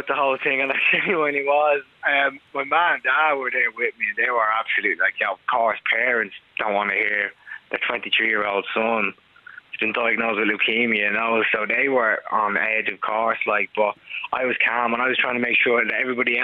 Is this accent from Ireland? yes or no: yes; Walkinstown, Leinster, Ireland; I'm 24 and I'm from Walkinstown.